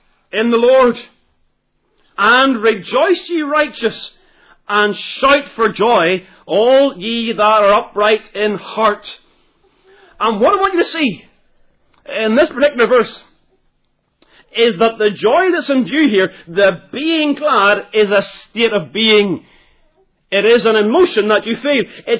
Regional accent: Northern Ireland, United Kingdom; Because I've got a melancholy. I'm from Ulster, you know. I'm not allowed to be happy and be from Ulster.

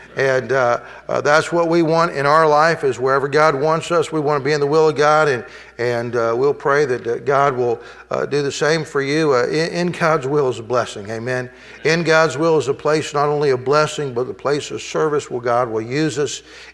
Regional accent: Florida, United States; My brother and I grew up in Florida, and a lot of alligators there

